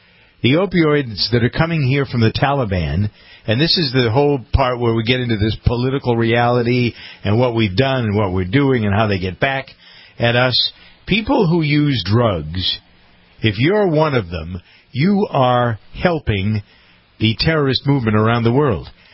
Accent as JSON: {"language": "English", "town": "Framingham", "region": "Massachusetts", "country": "United States", "tie": "born or raised there", "said": "I was there for 13 years, and it was my hometown station."}